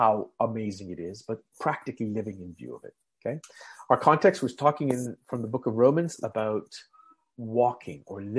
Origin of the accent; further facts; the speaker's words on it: Calgary, Alberta, Canada; also born or lived in India; I grew up in Calgary. I have not really lived anywhere else. I think for a year we were living in India, but our home was still here, at least ever since I existed anyway.